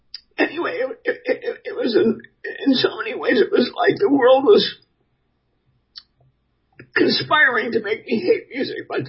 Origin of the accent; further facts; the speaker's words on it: Milwaukee, Wisconsin, United States; Milwaukee.